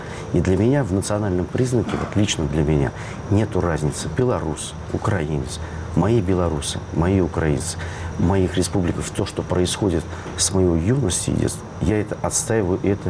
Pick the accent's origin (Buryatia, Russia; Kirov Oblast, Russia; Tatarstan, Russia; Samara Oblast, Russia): Tatarstan, Russia; Я сам родом из Татарстана, и там очень толерантно живут, например, татары, русские, православные и христиане.